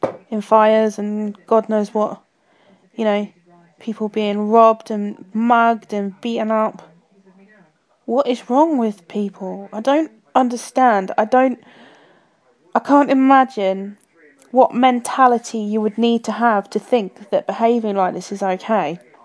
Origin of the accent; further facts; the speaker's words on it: Croydon, London, United Kingdom; half of my hometown has been completely demolished by fire and vandalism, and everyone's slagging off Croydon and saying, oh, it's a shithole anyway. Well, do you know what? I don't care, because it's my shithole. It's my home. I grew up here.